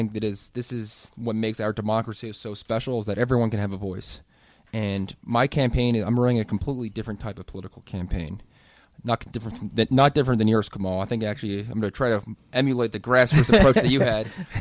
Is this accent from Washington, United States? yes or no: no; Kingston, New York, United States; As a young person who was born and raised right here in the Hudson Valley, I was born in Kingston. I grew up working on a farm over in Ulster County.